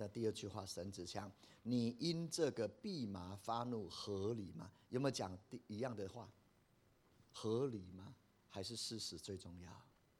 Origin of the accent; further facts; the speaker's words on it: China; 到处我们中国人有啊，我们去美国到处都是啊